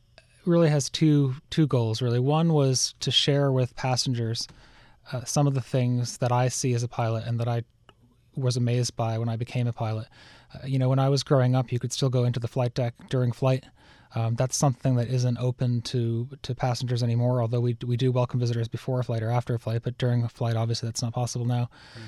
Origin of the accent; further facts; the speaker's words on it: Pittsfield, Massachusetts, United States; moved away as an adult; That's right. I was born in Pittsfield and went to school there. And I went to college in Western Massachusetts, and then I left for England.